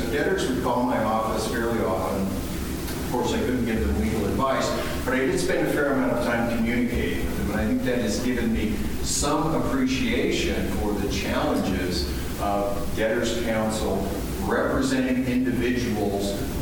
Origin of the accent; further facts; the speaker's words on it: Utah, United States; So I invited, I'm from Utah, Judge Parker from Wyoming, and Judge McNamara from Colorado